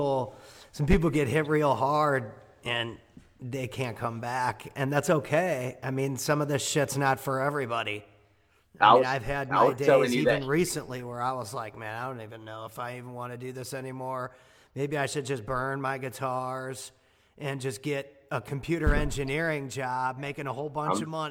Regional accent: St. Louis, Missouri, United States; I mean, I'm from St. Louis. I know how hard it is to make it in that area.

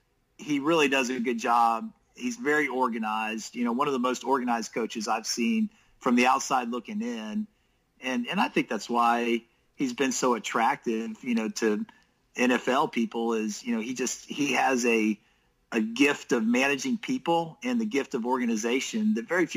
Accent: Maryland, United States; I grew up on the East Coast. I grew up in Maryland.

